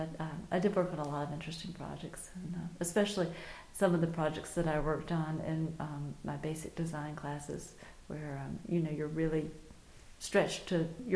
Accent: North Carolina, United States; I'm from Wake County, just outside of Raleigh in North Carolina. I grew up on Trailwood Drive, which is a really nice area.

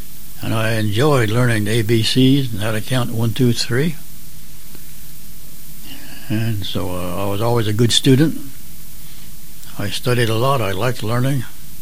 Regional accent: Mount Holly, New Jersey, United States; I was born and raised in Mount Holly, New Jersey, which is 20 miles from Philadelphia.

